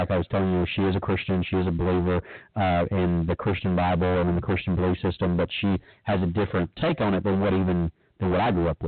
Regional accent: Hughes Springs, Texas, United States; I grew up in Northeast Texas. I grew up in a little small town, Hugh Springs, and there's some towns around there, Dangerfield, Marietta, Naples, Omaha, these little small towns.

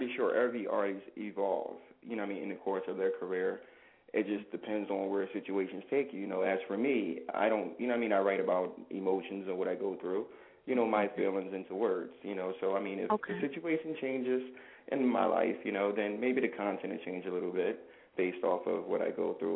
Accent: New Jersey, United States; now in Las Vegas, United States; You know, I'm from Jersey. I just moved out to Vegas about 3 years ago to take music to the next level.

